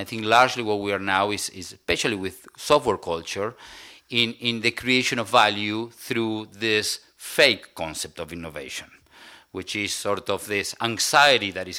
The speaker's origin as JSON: {"language": "English", "country": "Argentina", "said": "I'm from Argentina myself."}